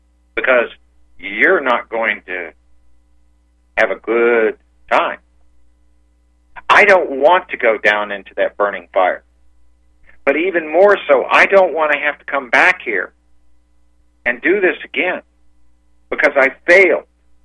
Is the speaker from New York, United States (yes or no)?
no; Florida, United States; And then I was from Florida, South Florida.